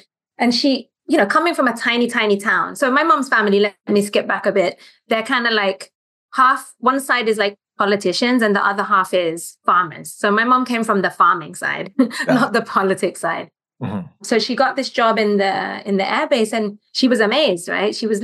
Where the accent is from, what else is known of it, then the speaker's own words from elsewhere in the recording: Porac, Central Luzon, Philippines; born there; English is a second language; my accent is also fake. I was born in Porac, in Pampanga.